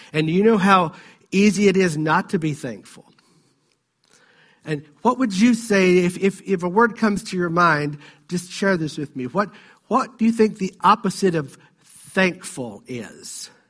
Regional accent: the South, United States; I grew up with this in the South all the time.

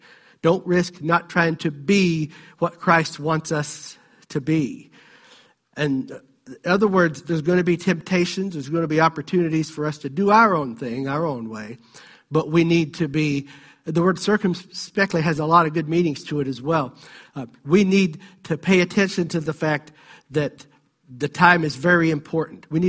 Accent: the South, United States; I grew up with this in the South all the time.

